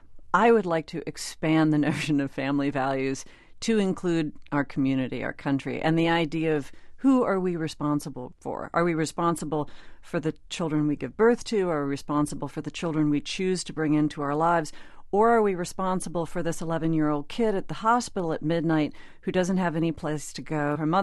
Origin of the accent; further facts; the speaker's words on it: Southern US, United States; I'm a Catholic, I'm a Southerner, I live in Tennessee